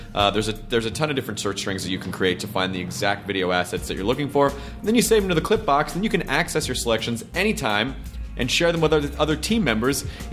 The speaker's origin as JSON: {"language": "English", "town": "Memphis", "region": "Tennessee", "country": "United States", "said": "I'm a Central Time Zone child. I'm from Memphis, I have great affection for the hour earlier primetime setup."}